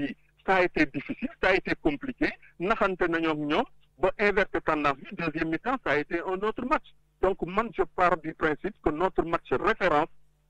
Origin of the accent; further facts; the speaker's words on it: Senegal; dès lors que nous sommes Sénégalais